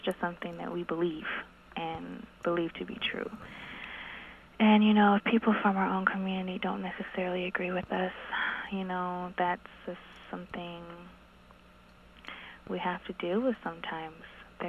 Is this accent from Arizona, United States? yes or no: yes; Arizona, United States; so where I'm from Arizona, and I'm from the Navajo Reservation